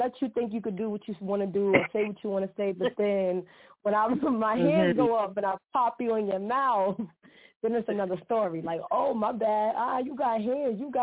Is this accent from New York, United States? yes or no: yes; Bronx, New York, United States; now in New Rochelle, United States; I'm from the Bronx, but I reside in Westchester County, New Rochelle, New York.